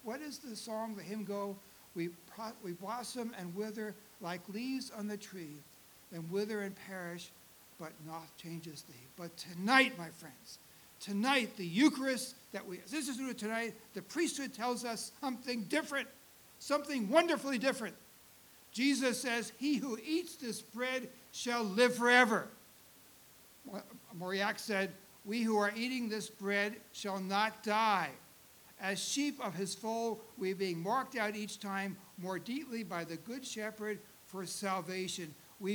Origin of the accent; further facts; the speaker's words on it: New York City, New York, United States; now in Atlanta, United States; I remember when I was a child in New York City